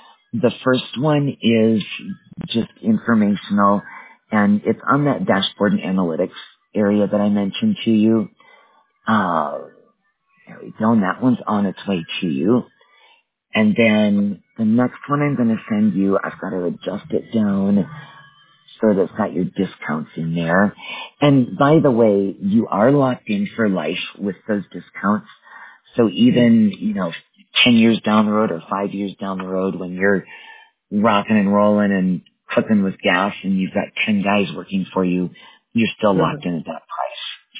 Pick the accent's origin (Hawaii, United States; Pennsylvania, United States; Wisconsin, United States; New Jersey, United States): Wisconsin, United States; now in Colorado, United States; I was born and raised in Wisconsin and my cell phone is actually a Wisconsin number. But I live in Colorado, and I have since 2006, 2007.